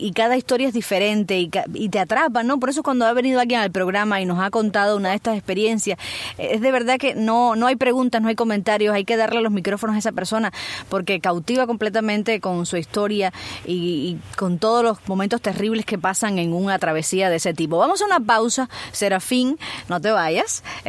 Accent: Sancti Spíritus, Cuba; Como yo soy de antiespíritu, ¿no? Yo entro en el saco ese de orientales que les gustaba La Habana

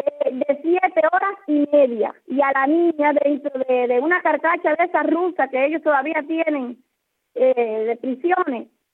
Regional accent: Cuba; somos cubanos

